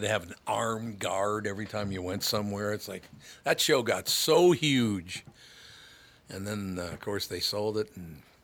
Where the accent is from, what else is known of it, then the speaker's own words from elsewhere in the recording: Minneapolis, Minnesota, United States; I have such great memories, some fond memories of growing up in North Minneapolis.